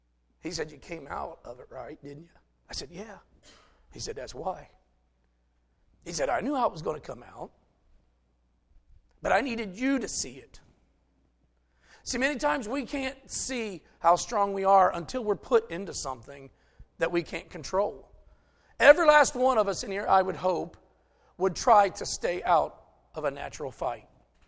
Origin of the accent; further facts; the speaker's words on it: United States; we grew up here in Morrow County. We had what? There were three total black kids in the school system in this county at that time.